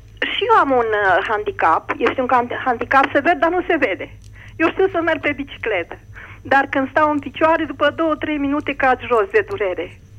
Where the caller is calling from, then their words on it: Piatra Neamț, Neamț County, Romania; din Piatra Neamț